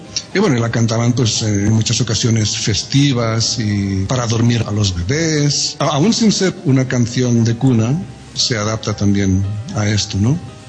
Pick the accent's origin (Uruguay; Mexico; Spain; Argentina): Spain; Catalonia; Y como saben ya más de dos, yo soy catalán.